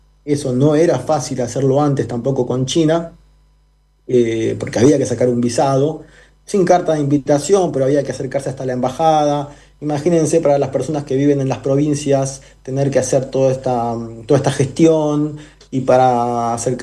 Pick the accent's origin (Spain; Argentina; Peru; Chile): Argentina; Yo digo esto siendo argentino con un pie en el continente americano, con un pie en Asia